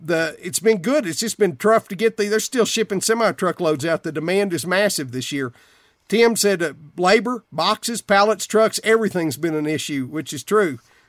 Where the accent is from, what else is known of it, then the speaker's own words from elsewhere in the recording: Floydada, Texas, United States; But my hometown of Floydada, they started all this Pumpkin Day stuff after I was gone from Floydada.